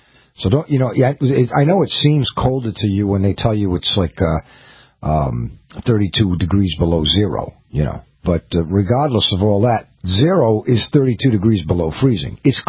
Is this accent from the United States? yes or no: yes; New York City, New York, United States; I was not born in this particular New England area. I was born in New York City and born and bred there and raised there. So I grew up with New York teams as I was a kid.